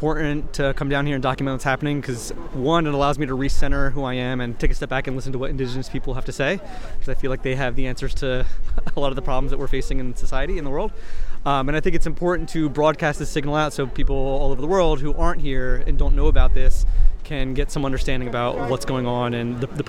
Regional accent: Philadelphia, Pennsylvania, United States; also born or lived in Boston; I'm from Philadelphia. I used to live in Boston.

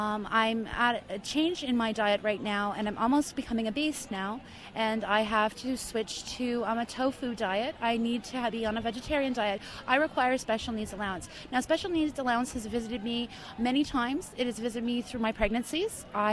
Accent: Ontario, Canada; born there; I'm a 33-year-old woman. I was born in Ontario.

